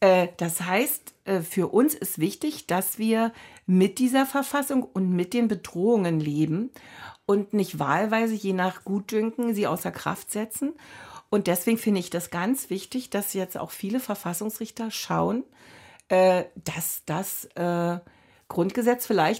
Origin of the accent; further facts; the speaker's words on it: East Germany, Germany; gerade weil wir ja als Ostdeutsche auch die Repräsentanzlücken von uns Ostdeutschen beklagen